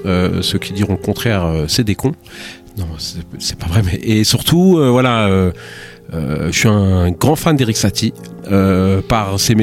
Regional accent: Gennevilliers, Île-de-France, France; moi je viens de Gennevilliers dans le 92, donc dans les Hauts-de-Seine, Et effectivement, Gennevilliers, je fais pas une pub pour Gennevilliers, mais ville communiste, avec beaucoup d'engagement culturel, artistique, etc.

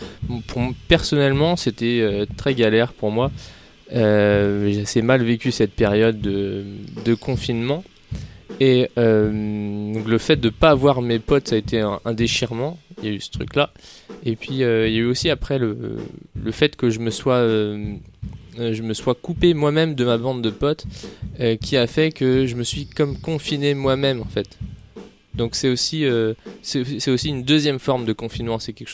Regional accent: Locmalo, Brittany, France; Moi, j'ai toujours pratiquement toujours habité à Locmalo. C'est un petit bled près de Pontivy.

